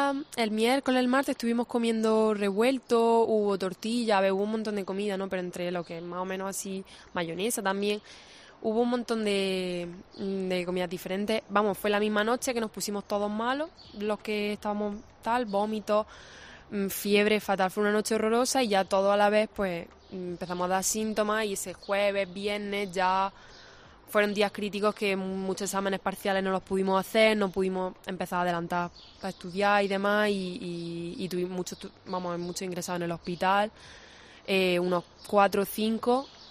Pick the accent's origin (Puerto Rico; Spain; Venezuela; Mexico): Spain; Almería, Andalusia; Yo es que soy de Almería